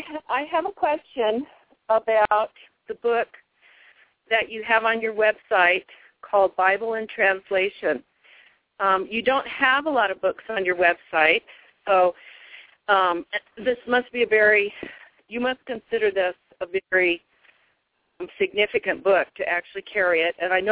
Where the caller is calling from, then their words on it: Colorado, United States; again in Southwest Colorado.